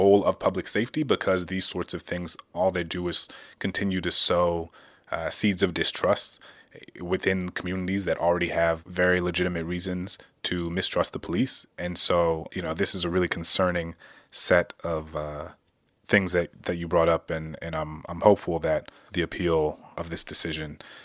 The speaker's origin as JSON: {"language": "English", "region": "Louisiana", "country": "United States", "tie": "born or raised there", "said": "It's impossible for me to hear about any stories of police misconduct in my home state of Louisiana"}